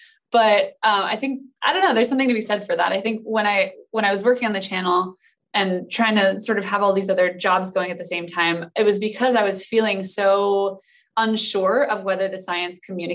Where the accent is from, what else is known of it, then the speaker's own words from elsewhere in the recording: Hawaii, United States; So thinking back to when I was a kid, I grew up in Hawaii.